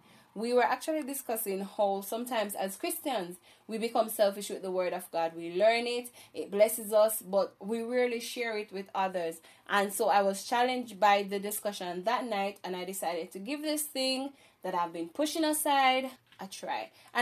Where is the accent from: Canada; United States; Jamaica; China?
Jamaica; I am from Jamaica, not Jamaica in America, but the one in the Caribbean, black, green, and gold all the way.